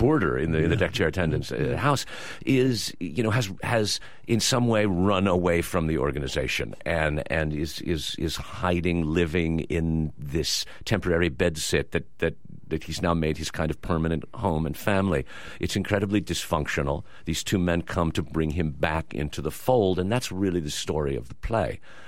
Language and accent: English; Canada; You know, I'm Canadian, so I played a little bit of cricket in my youth